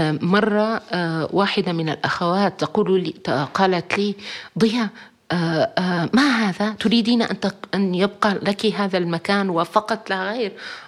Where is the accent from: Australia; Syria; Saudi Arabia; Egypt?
Syria; لأنه عندنا في سوريا وفي بعض المناطق نقول أعوذ بالله هذه مغسلة أموات